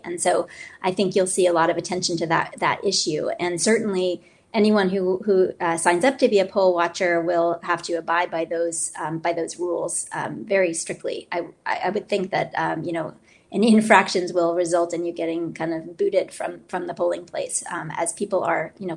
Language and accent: English; New Hampshire, United States; I grew up in New Hampshire, and that we certainly did that in New Hampshire.